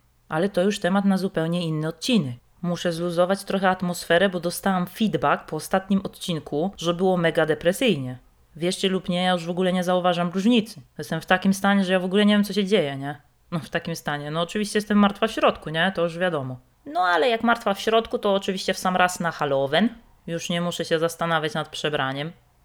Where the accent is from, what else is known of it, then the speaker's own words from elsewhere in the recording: Silesian Voivodeship, Poland; accent: Silesian; W połączeniu z moimi śląskimi naleciałościami i korpomową, no to akcent pierwsza klasa.